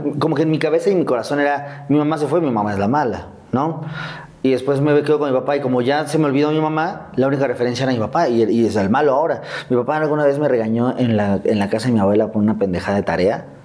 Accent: Azcapotzalco, Mexico City, Mexico; Yo vivía en Azcapotzalco. Ahí crecí en Azcapotzalco.

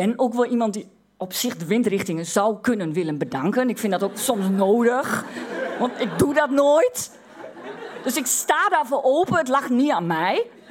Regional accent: Overijssel, Netherlands; Dat weet ik, omdat ik uit Twente kom. Twente en de Achterhoek, is altijd prettig om even in Amsterdam te vermelden, niet hetzelfde. Twente ligt in Overijssel, regio in Overijssel.

